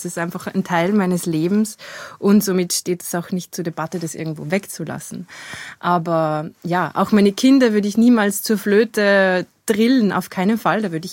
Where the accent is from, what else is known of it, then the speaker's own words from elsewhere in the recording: Upper Austria, Austria; Ich bin Oberösterreicher.